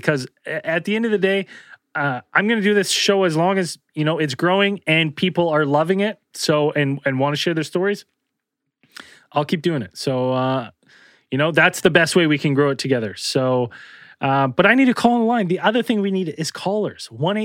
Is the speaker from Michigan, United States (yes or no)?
no; Falmouth, Massachusetts, United States; right in front of the entrance to what is called BB Woods, where I grew up in Falmouth, Massachusetts, on Cape Cod.